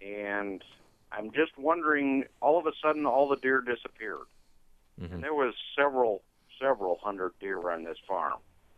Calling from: Fertile, Iowa, United States; Fertile, Iowa.

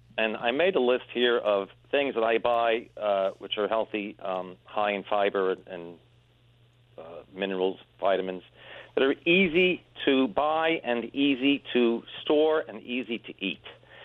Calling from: Gardiner, New York, United States; I'm calling from Gardner.

